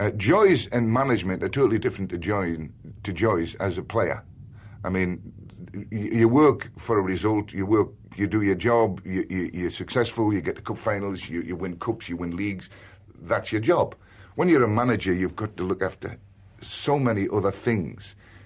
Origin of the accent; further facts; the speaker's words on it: England, United Kingdom; I said, I'm from England, I'm going home in the morning, I would like to meet you.